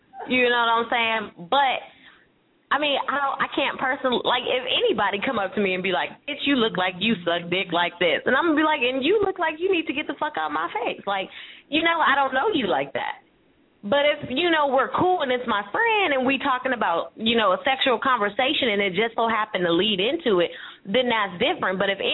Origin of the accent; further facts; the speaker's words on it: San Francisco, California, United States; from San Francisco, so I've been exposed to probably a little more maybe than other people have.